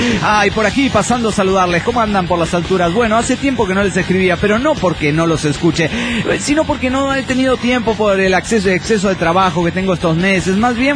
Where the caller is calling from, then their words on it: León, Guanajuato, Mexico; de León, Guanajuato, México.